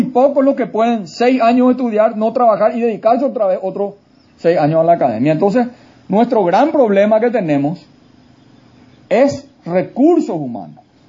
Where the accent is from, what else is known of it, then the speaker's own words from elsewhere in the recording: Paraguay; lo que podemos hacer los paraguayos, de lo que somos los paraguayos, de lo que estamos haciendo los paraguayos.